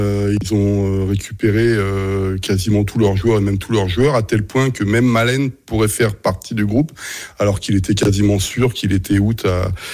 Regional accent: Paris, Île-de-France, France; moi, je suis parisien.

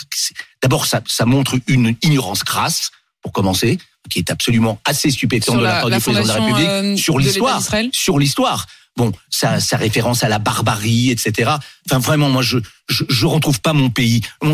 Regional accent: France; Je suis français. J'appartiens à une communauté qui est la communauté nationale.

